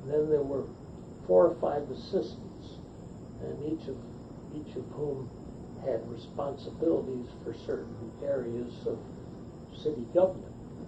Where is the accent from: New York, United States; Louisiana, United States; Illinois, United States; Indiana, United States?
New York, United States; Scarsdale; born there; Well, I'm really New Yorker by native, although I was born in Scarsdale, which.